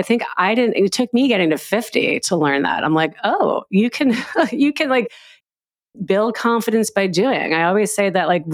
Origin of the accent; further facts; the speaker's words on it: New York City, New York, United States; I'm an expert in bagels too. I was raised in New York City. I know bagels.